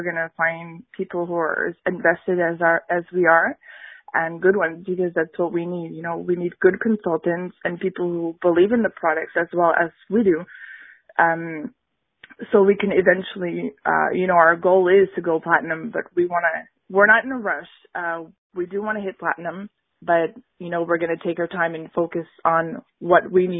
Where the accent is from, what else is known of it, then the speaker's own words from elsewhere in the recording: Montreal, Quebec, Canada; English is a second language; also born or lived in Ottawa / Les Îles de la Madeleine; I was born in Ottawa, and then we moved to a small island called Les Îles de la Madeleine in Quebec. And then we moved to Montreal after that. And we've been here for 16 years.